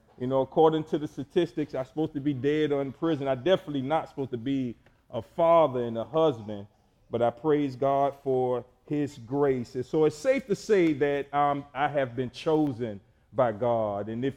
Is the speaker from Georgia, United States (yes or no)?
yes; Savannah, Georgia, United States; I'm from Savannah, Georgia. I grew up on the west side of Savannah.